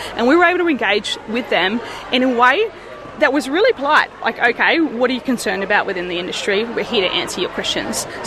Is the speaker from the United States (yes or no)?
no; Konnongorring, Western Australia, Australia; So I'm from my family's property in Conangoring